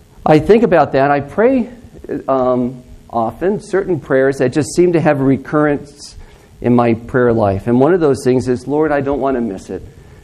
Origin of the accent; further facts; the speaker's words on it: Augusta, Georgia, United States; I'm a doctor from America. There is a doctor in, I'm from Augusta, Georgia.